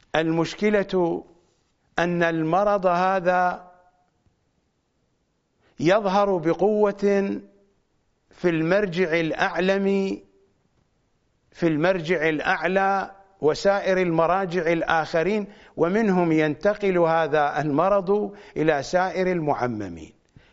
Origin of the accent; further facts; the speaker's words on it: Iraq; accent: Iraqi; هسه أنا قدمت لكم درزا بلهجتنا العراقية